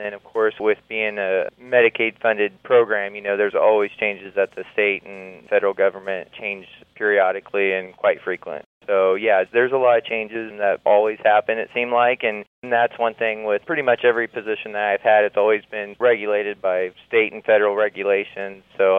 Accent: Marysville, Kansas, United States; So I'm originally from Marysville. I was born and raised, graduated high school there. My folks still live there.

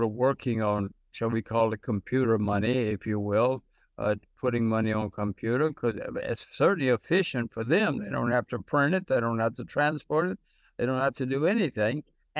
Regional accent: United States; I'm an American, my kids are Americans, but I can see what's happening.

